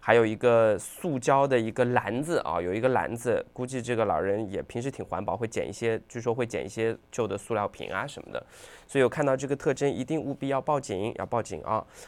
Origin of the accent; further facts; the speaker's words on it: Zhejiang, China; 我也是浙江人啊。